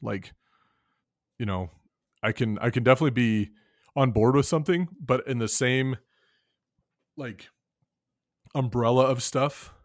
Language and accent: English; Wyoming, United States; And, you know, growing up in Wyoming where coal is king, you know, I definitely understand the need for coal